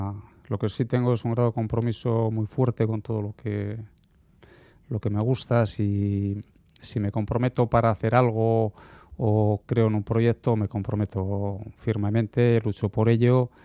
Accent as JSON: {"language": "Spanish", "town": "Barakaldo", "region": "Basque Country", "country": "Spain", "lives_now": "Artziniega, Spain", "said": "Soy de Baracaldo."}